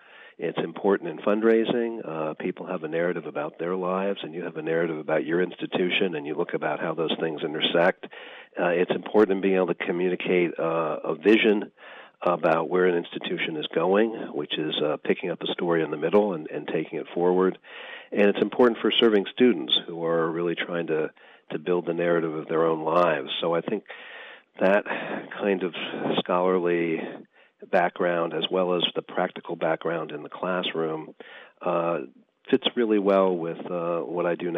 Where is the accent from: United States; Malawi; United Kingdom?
United States; New Jersey; born there; I was born in New Jersey.